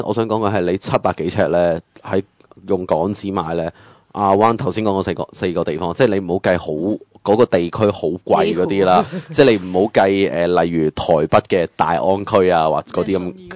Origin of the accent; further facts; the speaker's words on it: Hong Kong; 我哋香港人